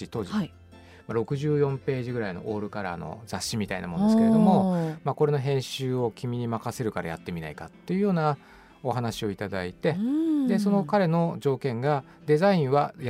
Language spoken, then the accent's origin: Japanese; Tama, Tokyo, Japan; also born or lived in Ikebukuro; 私は東京の池袋の生まれです。